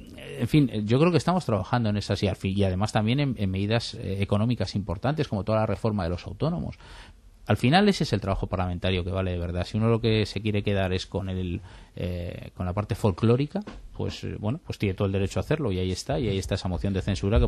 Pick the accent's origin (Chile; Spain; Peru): Spain; Madrid, Community of Madrid; yo ejerzo de madrileño porque soy madrileño, y es verdad.